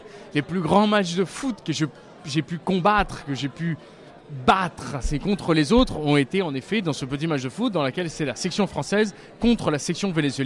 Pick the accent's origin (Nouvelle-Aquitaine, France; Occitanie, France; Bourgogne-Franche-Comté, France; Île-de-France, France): Île-de-France, France; Paris; born there; je suis né à Paris, en France, parce que mon père était un exilé chilien de la dictature de Augusto Pinochet et ma mère était une belle diplomate qui venait pour son premier destin à Paris en tant qu'attachée culturelle